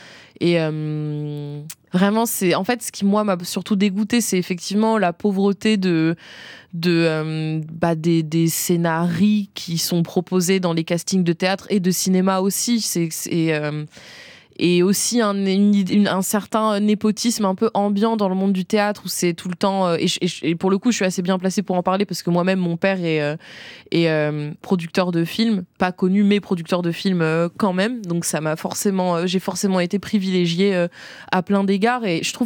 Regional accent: France; born there; moi, je suis née en France, mais j'ai la nationalité suisse.

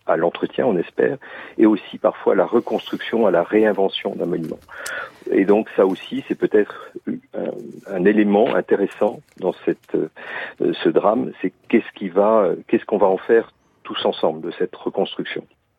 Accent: Grand Est, France; Je suis lorrain

